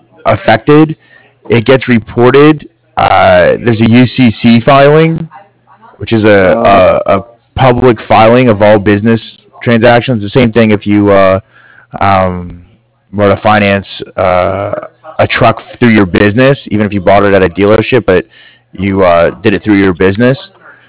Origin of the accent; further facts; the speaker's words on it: Washington, District of Columbia, United States; Like I said, I'm from DC, and I watch, so I watch the Nationals play baseball, right?